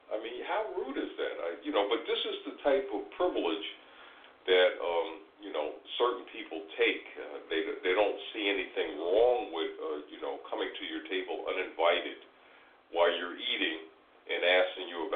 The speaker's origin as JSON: {"language": "English", "region": "New York", "country": "United States", "said": "as a New Yorker, I'm not used to that in-your-face type racism"}